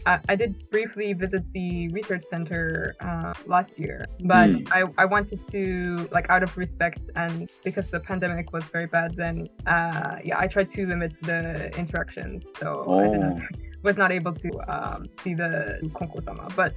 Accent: United States; to me, perhaps because I'm American, it was kind of a little more nerve-wracking.

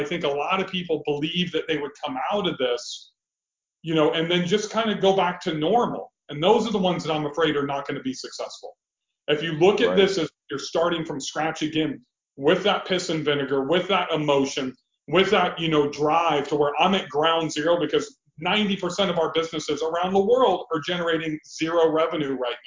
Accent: Bakersfield, California, United States; And I grew up in Southern California. We went in a place called Bakersfield, California, 2 hours north of Los Angeles.

